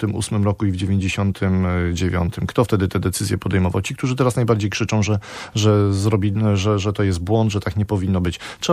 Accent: Jeziora Wielkie, Kuyavian-Pomeranian Voivodeship, Poland; Jestem mieszkańcem województwa byłego bydgoskiego, pochodzę z gminy Jeziora Wielkie nad Gopłem

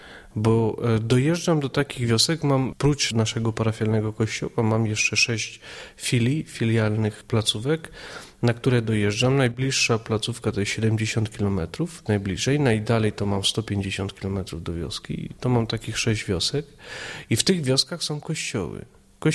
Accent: Chernivtsi Oblast, Ukraine; Ja pochodzę z Bukowiny Północnej, to jest część Ukrainy, z rodziny polskiej. Pradziadkowie przyjechali w wędrówkach ludów, przyjechali na Bukowinę, tam się osiedlili, z Gór Tarnowskich.

